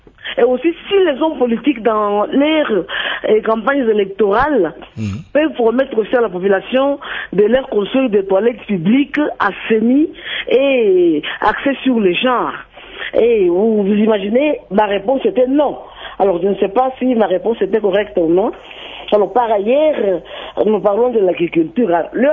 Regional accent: Bukavu, South Kivu, DR Congo; Comme certains endroits ici chez nous à Bukavu.

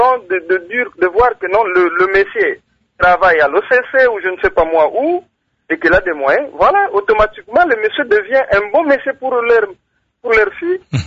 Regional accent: Kongo Central, DR Congo; Surtout chez nous, au Bas-Congo.

